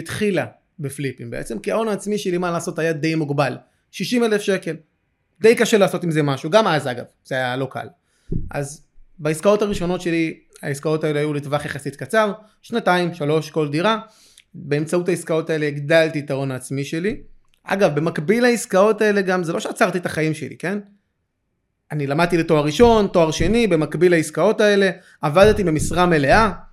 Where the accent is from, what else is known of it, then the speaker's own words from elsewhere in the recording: Kiryat Malakhi, Southern District, Israel; קריית מלאכי, קודם כל, אני משם במקור, מהעיר הזאת.